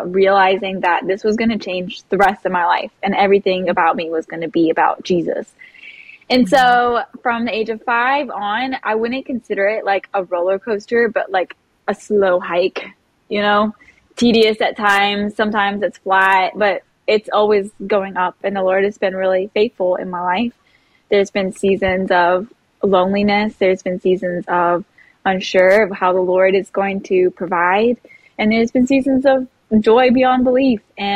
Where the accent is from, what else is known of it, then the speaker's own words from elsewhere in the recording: Lake Charles, Louisiana, United States; also born or lived in Dallas; I was born in Dallas, Texas, but raised here in Lake Charles, Louisiana, where I've spent all of my known life